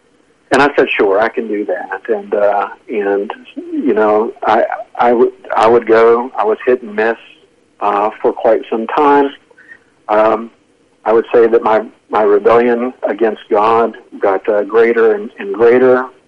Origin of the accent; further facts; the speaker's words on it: Wilmington, North Carolina, United States; which is about 2.5 hours from my hometown there in Wilmington area.